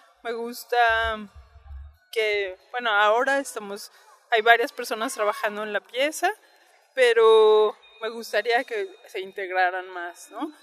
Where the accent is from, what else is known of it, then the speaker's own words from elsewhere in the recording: Mexico City, Mexico; vengo de la Ciudad de México.